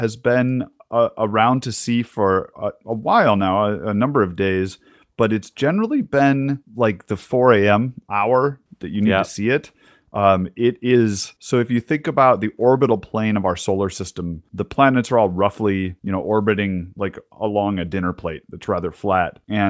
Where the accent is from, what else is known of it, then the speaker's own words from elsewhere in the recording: North Dakota, United States; I grew up in North Dakota on the eastern side, which is like the flattest area in the world.